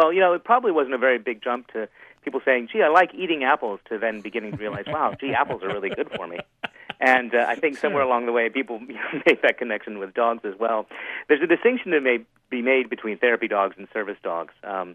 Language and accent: English; Huntington, West Virginia, United States; I grew up in Huntington, West Virginia.